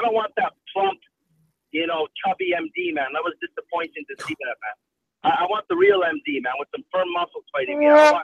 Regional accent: Calgary, Alberta, Canada; I'm from Calgary, man, out west, so right by close to Vancouver.

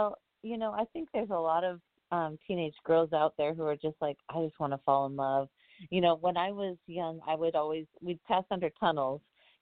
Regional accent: Bellingham, Washington, United States; I grew up in Bellingham, and we would always drive along Chuckanut Drive, and you see the water and the forest.

